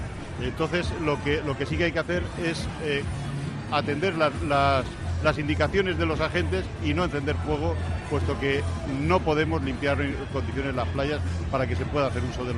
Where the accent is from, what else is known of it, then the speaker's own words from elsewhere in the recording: Alicante, Valencian Community, Spain; que lo pasemos muy bien como alicantinos